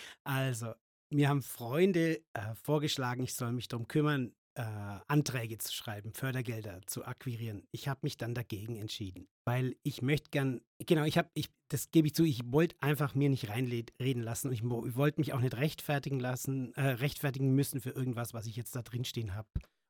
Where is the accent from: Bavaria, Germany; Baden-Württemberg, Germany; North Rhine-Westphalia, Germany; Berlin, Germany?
Bavaria, Germany; Ansbach; der lebt in Ansbach in meiner Heimatstadt, bei Nürnberg ist die.